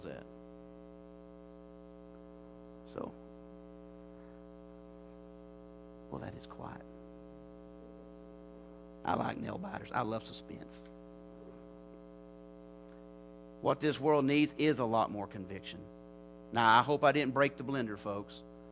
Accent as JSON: {"language": "English", "town": "Little Rock", "region": "Arkansas", "country": "United States", "said": "They say, where are you from? I say, I'm from Little Rock."}